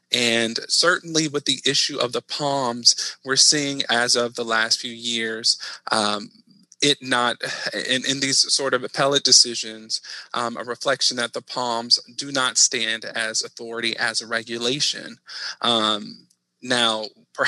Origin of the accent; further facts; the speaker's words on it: Texas, United States; accent: Southeast Texas; That's me in my Southeast Texas accent. That's where I'm from.